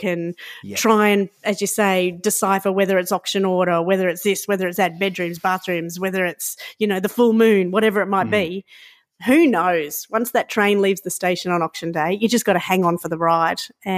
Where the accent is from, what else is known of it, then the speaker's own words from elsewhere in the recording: Brisbane, Queensland, Australia; This is the creation of a girlfriend of mine that we were growing up in Brizzy at the same time.